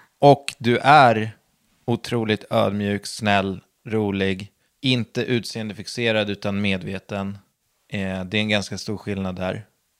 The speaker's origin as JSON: {"language": "Swedish", "town": "Södertälje", "region": "Stockholm County", "country": "Sweden", "tie": "born or raised there", "said": "för mig var det ju så här att jag är uppvuxen på landet utanför Södertälje."}